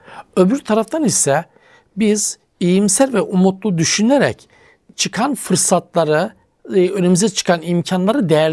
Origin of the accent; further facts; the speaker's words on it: Black Sea Region, Turkey; Bizim Karadeniz'de hocam biraz şey olacak. Yerel ağız argo değil ama yerel ağız af kurdur derler hocam böylelerine.